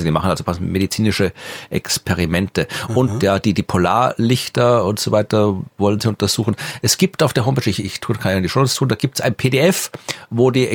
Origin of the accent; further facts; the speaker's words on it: Krems, Lower Austria, Austria; zumindest geografisch in Krems, das ist die Stadt, wo ich herkomme